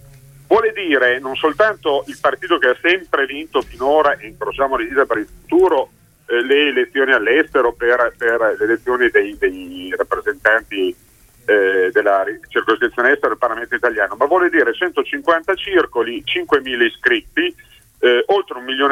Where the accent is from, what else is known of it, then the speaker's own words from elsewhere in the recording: Modena, Emilia-Romagna, Italy; sono modenese come Stefano Vaccari